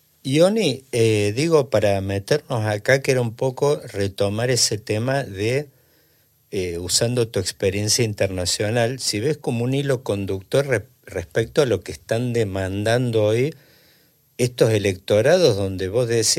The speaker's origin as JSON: {"language": "Spanish", "region": "Córdoba", "country": "Argentina", "said": "si tengo que hacer una crítica rápida, como cordobés"}